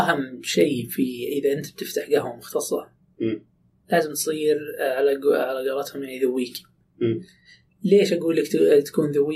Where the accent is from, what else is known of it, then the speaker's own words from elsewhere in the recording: Saudi Arabia; عندنا في السعودية